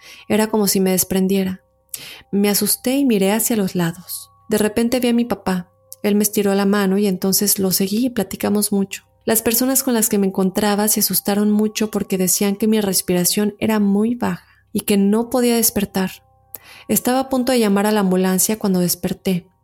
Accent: Veracruz, Mexico; now in Austin, United States; Soy originaria de Veracruz, México. Actualmente radico en Austin, Texas, desde donde te escucho.

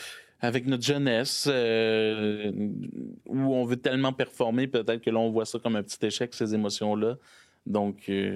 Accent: Quebec, Canada; Moi, je viens de l'Abitibi.

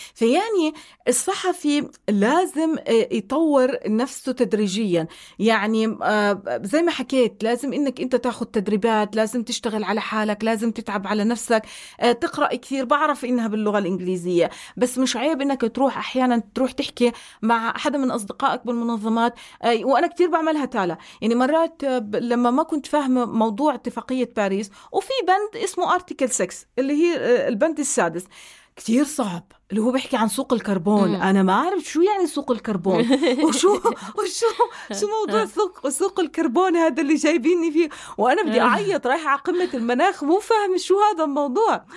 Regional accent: Jordan; في بعض المزارعين عندنا في الأردن

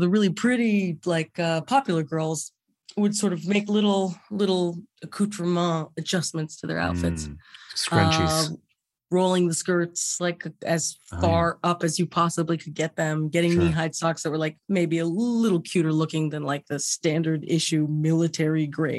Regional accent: Los Angeles, California, United States; And I grew up on the West Side. So I've been in West LA my whole life.

